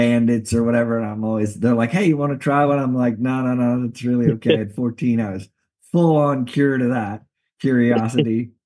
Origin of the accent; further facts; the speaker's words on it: New York City, New York, United States; also born or lived in Ocala, Florida; So I was born in Ocala. All my vacation time was, but I went to grade school actually in New York City.